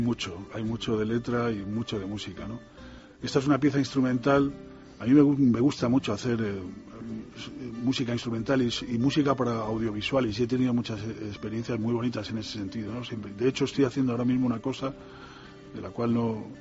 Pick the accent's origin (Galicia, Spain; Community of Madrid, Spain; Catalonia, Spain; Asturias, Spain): Community of Madrid, Spain; Madrid; Yo nací en Madrid, nací en el centro de Madrid y he sido un urbanita hasta los 30 años, pero soy un gran amante de la naturaleza. Entonces vivo en un pueblo cerca de Madrid